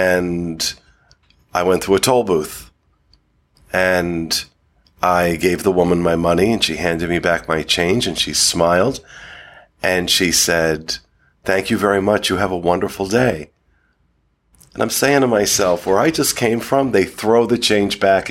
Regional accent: New Jersey, United States; and I'm from New Jersey, which, you know, is considered the North, but not as north as Maine, Vermont, upstate New York

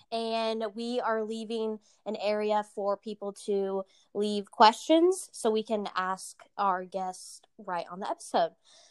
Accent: Valparaiso, Indiana, United States; So I'm from Valparaiso, Indiana, which is like an hour from Chicago.

